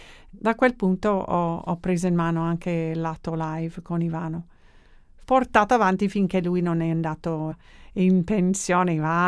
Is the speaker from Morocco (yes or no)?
no; United States; now in Italy; Poi da americana ignorante non ci sarei mai arrivata a capire i testi a quei tempi